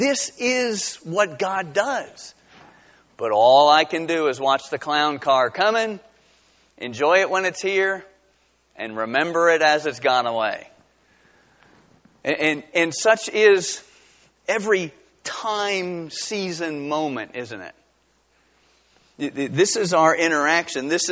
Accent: New Jersey, United States; When I grew up in New Jersey, on July 4th, we'd go to Milltown, New Jersey.

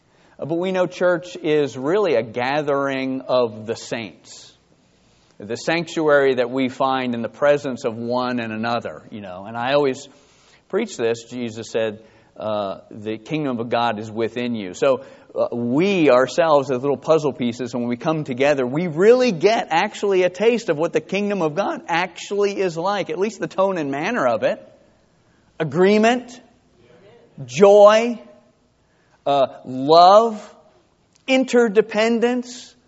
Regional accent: Edison, New Jersey, United States; I grew up in Edison, New Jersey, and I was remembering the cellar.

